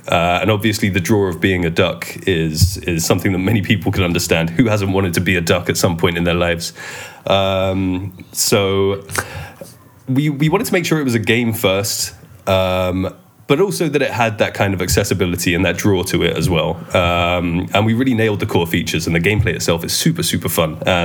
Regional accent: Gillingham, South East England, United Kingdom; Yes, I am indeed. Yeah, I was born in Gillingham.

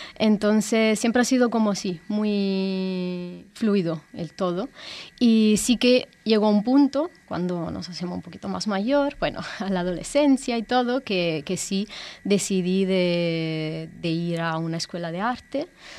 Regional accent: Italy; Spanish is a second language; Soy italiana.

